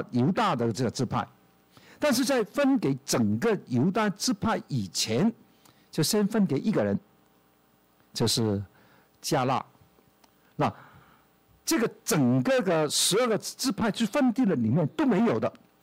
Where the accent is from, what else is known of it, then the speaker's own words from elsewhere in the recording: Hong Kong; accent: Hong Kong; Chinese is a second language; 我们从香港过来的普通话都多半都念得不好，我是其中一个